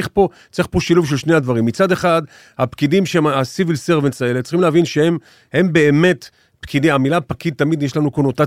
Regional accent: Southern District, Israel; born there; אני נולדתי במושב הודעה בדרום

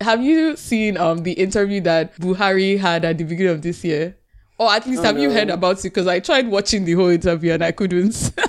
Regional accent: Canada; I'm Canadian.

